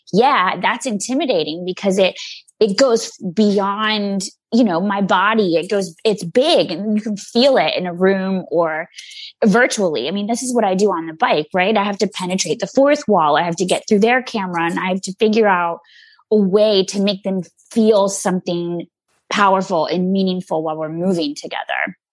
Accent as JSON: {"language": "English", "region": "the South", "country": "United States", "tie": "born or raised there", "said": "Definitely when I was younger, especially growing up in the South, I was really shamed by some of the men in my life"}